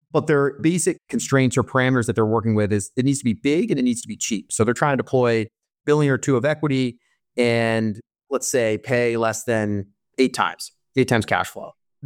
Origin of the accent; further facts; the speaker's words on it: Bermuda; I'm not from a traditional background. I'm born and raised in Bermuda, but I was very focused on getting into that pipeline.